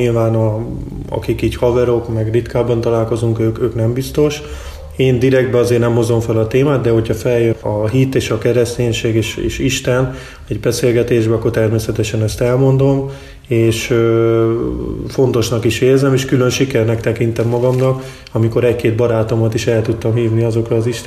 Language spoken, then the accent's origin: Hungarian; Csurgó, Somogy, Hungary; moved away as an adult; now in Budapest, Hungary; annak ellenére, hogy Budapesten élek már 11 éve. Csurgó Dél-Somogyban található, Belső Somogyban. Én ott nőttem fel, szüleim református lelkipásztorok